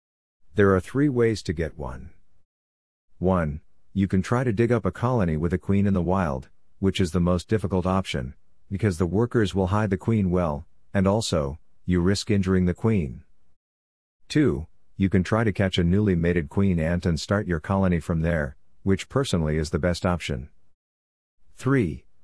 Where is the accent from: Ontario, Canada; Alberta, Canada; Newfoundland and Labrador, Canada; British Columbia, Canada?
Ontario, Canada; Toronto; growing up in Toronto, Canada